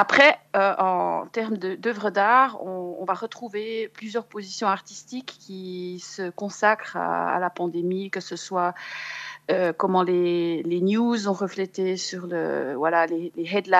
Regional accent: Jura, Switzerland; moved away; moi j'ai quitté le Jura il y a aussi une vingtaine d'années

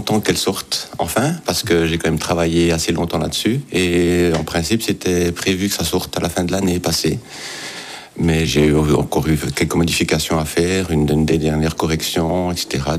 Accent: Jura, Switzerland; Mais non, je viens du canton du Jura.

